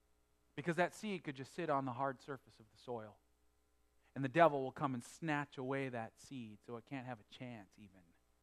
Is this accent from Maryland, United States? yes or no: no; North Dakota, United States; When I was growing up in North Dakota with all those farm fields and so on, man, I lived in the Red River Valley, and it was just deep, deep black, black dirt.